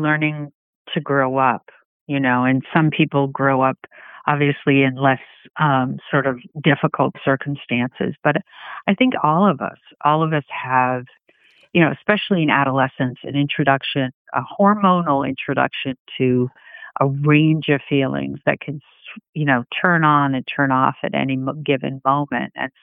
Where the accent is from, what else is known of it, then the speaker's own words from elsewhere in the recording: Boston, Massachusetts, United States; also born or lived in Andover / Brookline; I was born in Boston and then lived in Andover, Mass for a while. And then my mom moved back to Brookline, and we lived near Fenway Park, which was cool. So in the 80s, you know, I was born in 1969.